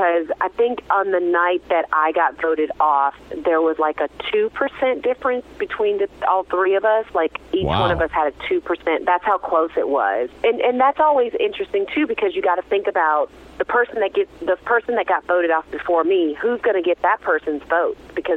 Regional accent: the South, United States; we're all from the South, so we had this really great camaraderie, having that connection.

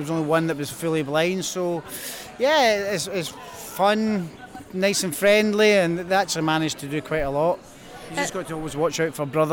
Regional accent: Glasgow, Scotland, United Kingdom; I am a Glaswegian, and I'm just back.

